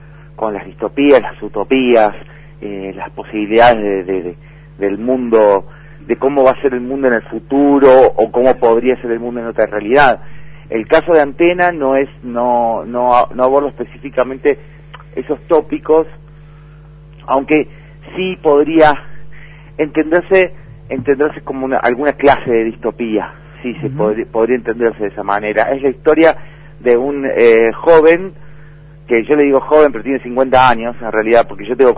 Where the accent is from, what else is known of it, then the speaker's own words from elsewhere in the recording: Rafaela, Santa Fe, Argentina; la ciudad de donde yo vengo, de Rafaela Santa Fe